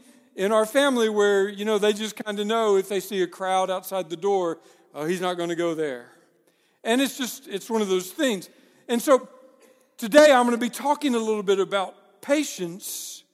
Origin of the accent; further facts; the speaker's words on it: Paris, Texas, United States; I grew up in Northeast Texas, a little town called Paris. Little church outside my hometown in Paris, Texas